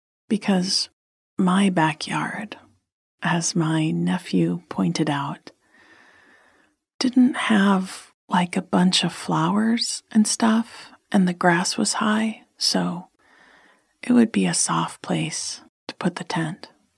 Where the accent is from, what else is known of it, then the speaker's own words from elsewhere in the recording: Flint, Michigan, United States; this week we are giving to Whaley Children's Center in my hometown of Flint, Michigan.